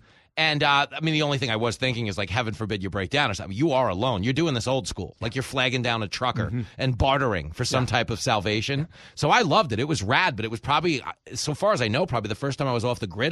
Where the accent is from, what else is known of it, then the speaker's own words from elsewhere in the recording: New York, United States; Where I grew up on Long Island, we had Grumman.